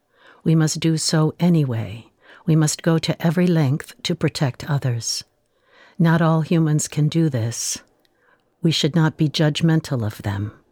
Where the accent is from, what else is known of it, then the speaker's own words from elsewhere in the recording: Michigan, United States; I'm from Michigan.